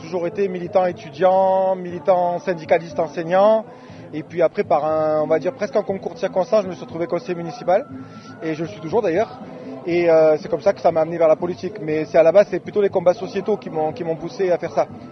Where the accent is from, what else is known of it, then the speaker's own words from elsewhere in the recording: Istres, Provence-Alpes-Côte d'Azur, France; Et en vérité, je suis de Istres, c'est pas très loin, hein. C'est à 10 km même pas.